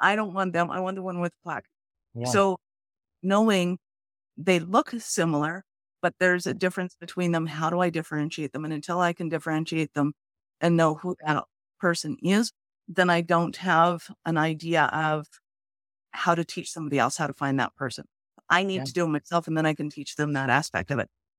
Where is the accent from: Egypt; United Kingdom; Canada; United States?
Canada; because I'm Canadian